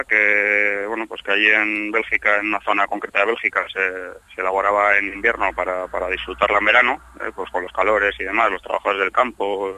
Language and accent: Spanish; Getxo, Basque Country, Spain; nosotros de … al final somos originarios de Getxo, de Algorta